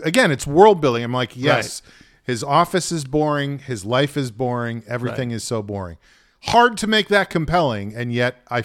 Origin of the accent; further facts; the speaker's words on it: New Rochelle, New York, United States; Queen City of the Sound, only 45 minutes from Broadway.